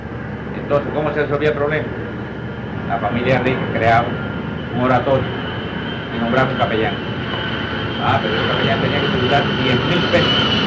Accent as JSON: {"language": "Spanish", "region": "Sancti Spíritus", "country": "Cuba", "tie": "born or raised there", "said": "Y en Santi Espíritu, mi pueblo, ustedes saben"}